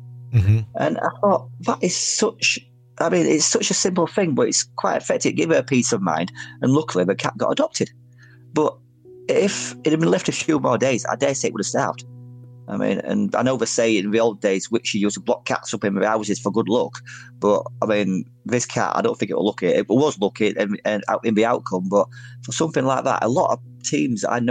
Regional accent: Featherstone, Yorkshire and the Humber, United Kingdom; also born or lived in Wakefield; where I grew up in Featherston, you've got Pontefract next door to Wakefield. Now, Wakefield, where I used to live

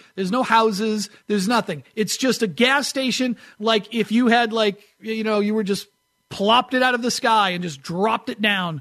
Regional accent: East Coast, United States; I grew up in the East, right? I grew up in the East Coast

